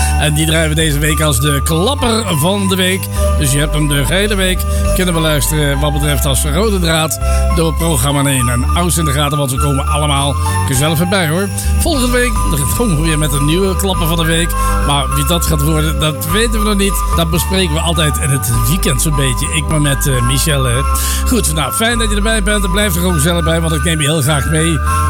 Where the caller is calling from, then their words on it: Breda, North Brabant, Netherlands; … uit Breda.